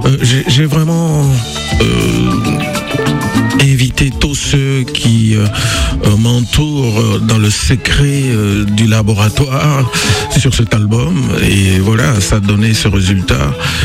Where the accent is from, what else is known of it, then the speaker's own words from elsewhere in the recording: Côte d’Ivoire; Il y a une expression chez nous en Côte d'Ivoire qui dit chien fait pas chat.